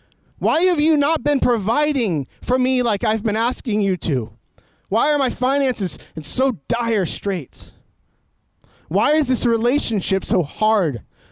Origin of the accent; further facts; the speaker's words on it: San Diego, California, United States; we grew up in Southeast San Diego in Encanto, in kind of this big hilly area, right?